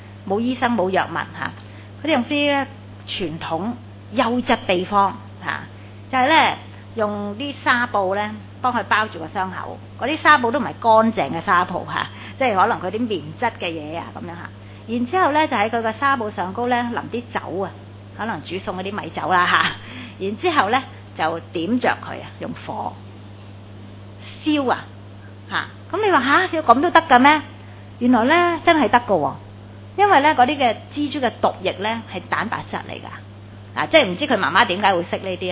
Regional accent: China; 咁我哋中国人都好多嘅，系咪啊？

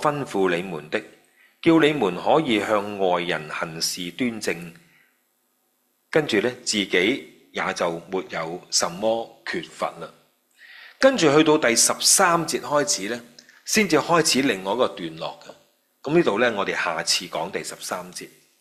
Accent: Aberdeen, Southern District, Hong Kong; 咁我喺香港仔大嘅

